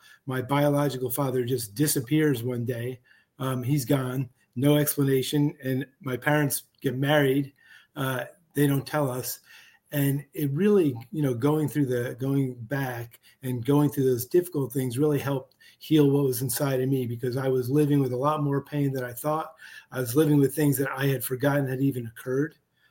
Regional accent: New Jersey, United States; Sure. Yeah, I grew up in Jersey. I'm a Jersey boy. You can't take it out of you.

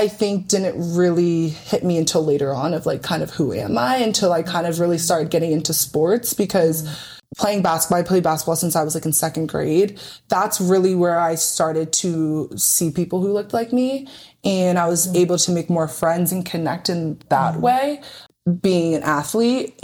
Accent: Schwenksville, Pennsylvania, United States; So the town I grew up in, I grew up in Pennsylvania, but the town I grew up in is Schwanksville.

